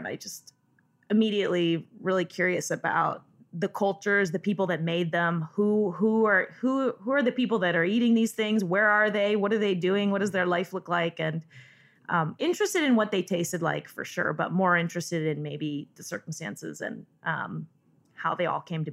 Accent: California, United States; I grew up in Northern California, so I just didn't know at the time, but I was in an awesome cheese area

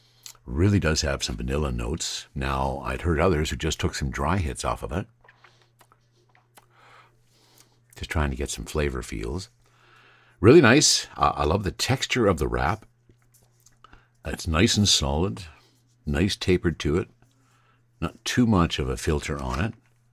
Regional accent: Canada; I'm from Canada.

